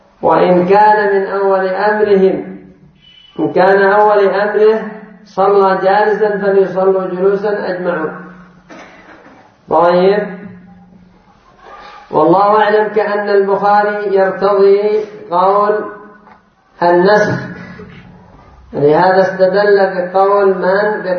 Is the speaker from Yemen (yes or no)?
yes; Yemen; وهذا من البدع عندنا في اليمن